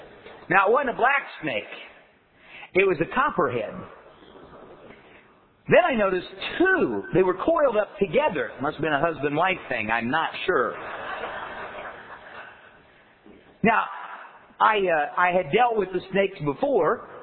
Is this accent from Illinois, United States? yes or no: no; Indiana, United States; I'm from Indiana, and so for all those years, I'm trying to learn to talk hillbilly.